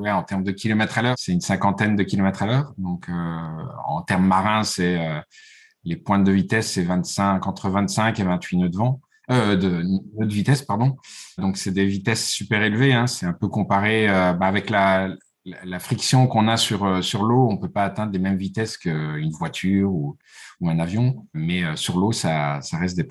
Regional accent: Liège, Wallonia, Belgium; je suis liégeois, j'ai 42 ans

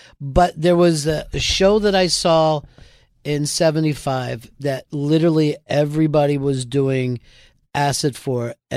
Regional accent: Pennsylvania, United States; No, I grew up outside of Philadelphia and then moved down to Florida later.

